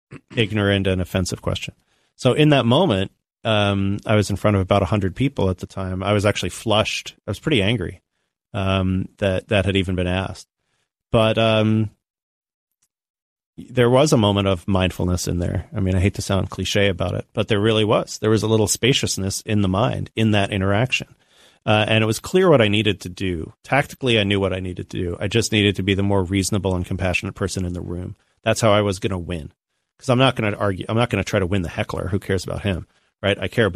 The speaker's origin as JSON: {"language": "English", "town": "Tampa", "region": "Florida", "country": "United States", "tie": "born or raised there", "said": "I grew up in a very white environment where there was not a lot of Spanish spoken, even though I grew up in Tampa, Florida, which had a huge Latino population."}